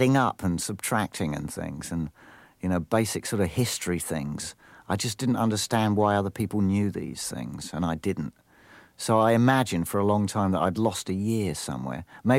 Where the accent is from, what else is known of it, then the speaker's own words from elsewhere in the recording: Camberley, South East England, United Kingdom; also born or lived in London; I was born in London. I grew up in a place called Deep Cut, Camberley, Surrey, which is suburban country area, about 35 miles out of London, very near a town called Aldershot, which is known as the home of the British Army.